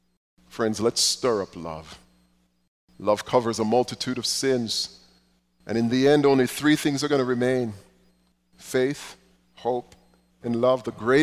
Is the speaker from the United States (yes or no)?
no; Jamaica; I grew up in Jamaica where we would sing a hymn that would bring tears to my eyes.